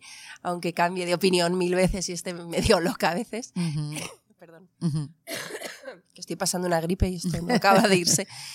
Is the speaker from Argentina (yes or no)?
no; England, United Kingdom; Spanish is a second language; tengo un sentido del humor negro como buena inglesa.